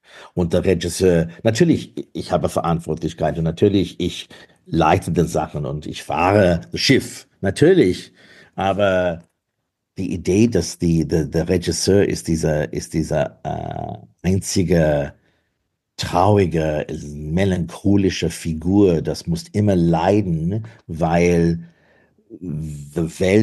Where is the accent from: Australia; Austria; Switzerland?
Australia; German is a second language; now in Berlin, Germany; meine Seele ist immer eine australische jüdische Mann und mein Heimat jetzt ist Berlin